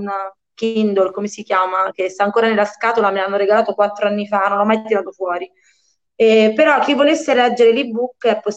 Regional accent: Ascoli Piceno, Marche, Italy; perché noi siamo di Ascoli

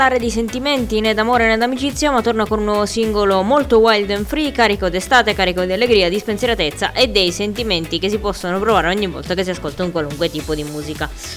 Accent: Sicily, Italy; come me, perché io sono siciliana

